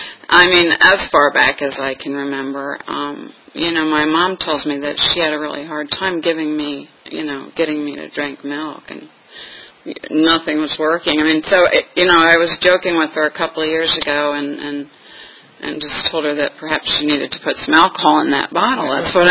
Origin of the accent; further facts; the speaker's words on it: New York, United States; I grew up in New York, so, you know, there are a lot of Puerto Ricans and, you know, Italians.